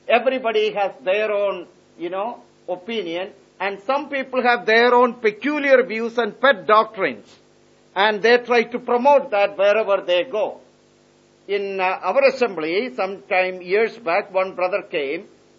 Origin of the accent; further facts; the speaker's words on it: Kerala, India; See, you know, I come from Kerala. I have my pet traditions, and some of those things I carry with me.